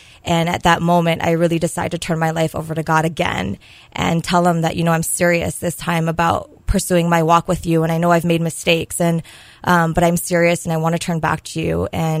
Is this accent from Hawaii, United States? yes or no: yes; Honolulu, Hawaii, United States; I grew up in the east, on the east end of Honolulu in Hawaii Kai, Kulia'o.